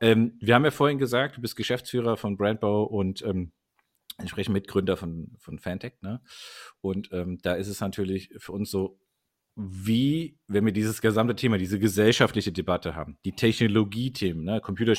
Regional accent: Darmstadt, Hesse, Germany; Ich komme hier aus Darmstadt, ne?

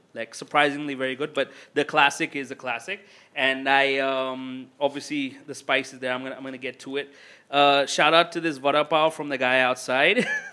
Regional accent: Hong Kong; And also because I grew up in Hong Kong. You know, I love dim sum.

